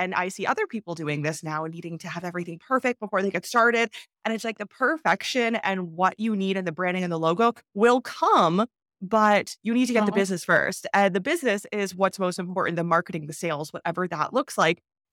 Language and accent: English; Canada; I find in growing up in Canada, at least, that what you mentioned in the Caribbean of how there's always some hesitation or don't do it